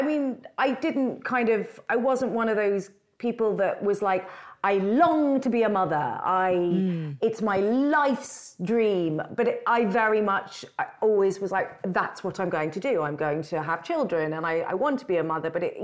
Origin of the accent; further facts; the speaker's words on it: London, United Kingdom; So I grew up in London.